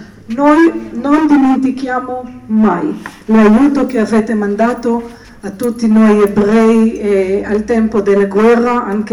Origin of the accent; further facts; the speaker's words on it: Israel; Italian is a second language; siamo cresciuti tutti noi in Israele